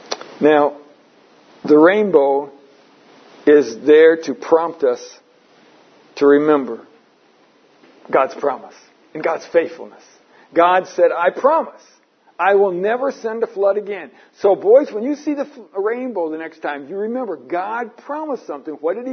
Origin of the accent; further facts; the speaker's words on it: United States; moved away; all my years growing up in America, we would see rainbows once in a while. But I've never seen rainbows like over here.